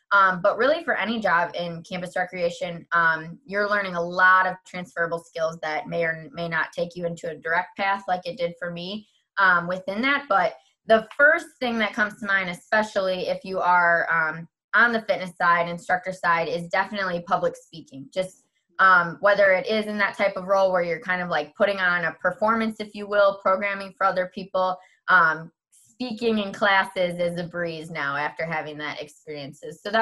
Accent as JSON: {"language": "English", "region": "Wisconsin", "country": "United States", "tie": "born or raised there", "said": "I was born and raised in Wisconsin. A lot of people can still hear my accent and I get a lot of jokes about that."}